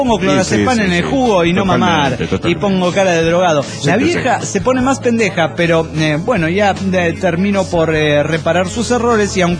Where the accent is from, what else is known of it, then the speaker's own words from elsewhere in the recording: Mexico City, Mexico; born there; Yo nací en el DF. Eso me hace defequense. Y la gente, cuando me pregunta que de dónde soy, yo les digo inmediato y me relaciona con chilango.